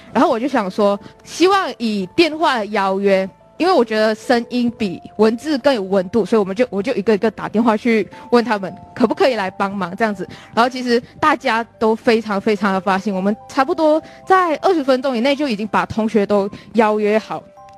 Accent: Johor Bahru, Johor, Malaysia; now in Taiwan; 我是来自马来西亚新山，然后现在就读慈济科技大学护理系四年级的

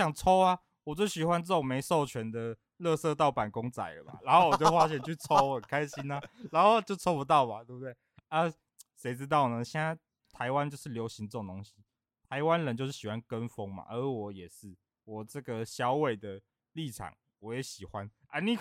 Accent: San Francisco, California, United States; Chinese is a second language; 我们是来自那个，San Francisco 啊，

